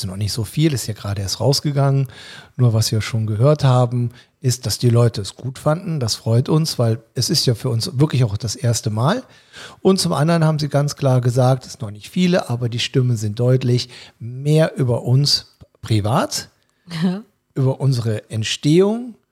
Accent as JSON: {"language": "German", "town": "Cologne", "region": "North Rhine-Westphalia", "country": "Germany", "said": "Ich bin ja ein Kölner. Man sagt ja, der Kölner trägt sein Herz auf der Zunge."}